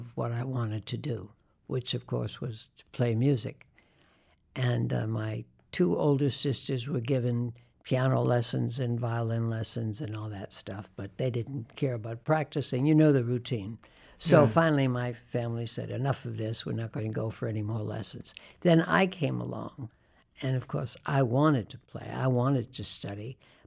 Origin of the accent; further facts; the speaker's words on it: Worcester, Massachusetts, United States; Worcester was a wonderful place in which to grow up because it was close to Boston.